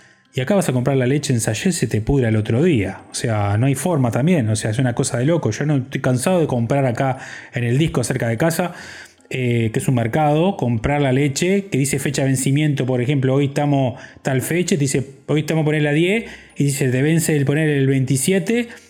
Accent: Uruguay; yo ya como todo uruguayo ignorante, fui y le pregunté

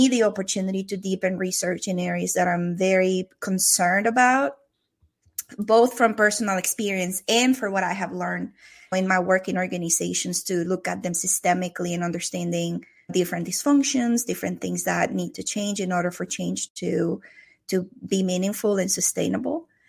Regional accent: Venezuela; English is a second language; moved away as an adult; now in United States; I'm Venezuelan, so you're going to hear an accent from me all throughout our conversation. I was born and raised in South America. I came to the United States in 2001, so I've been here about 22 years altogether.

